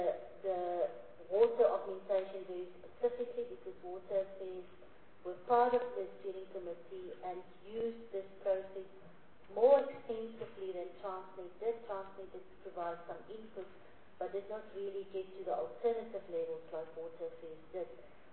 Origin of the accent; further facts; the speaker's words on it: Lephalale, Limpopo, South Africa; just below Lepalale, which I must just say is my hometown, so I'm very sad about that area